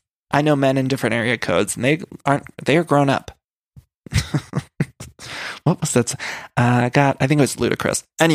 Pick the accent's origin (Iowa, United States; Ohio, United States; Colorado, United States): Ohio, United States; I'm from Ohio, and the Midwestern men, they grow up.